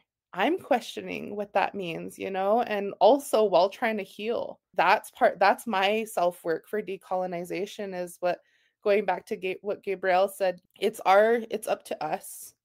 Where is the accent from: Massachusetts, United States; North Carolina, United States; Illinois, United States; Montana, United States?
Montana, United States; Heart Butte; I'm from Heart Butte, by the way.